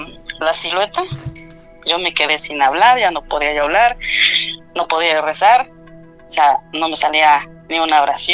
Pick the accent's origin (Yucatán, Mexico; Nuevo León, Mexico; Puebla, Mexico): Puebla, Mexico; Pero se puede decir allá en Puebla, porque yo soy de Puebla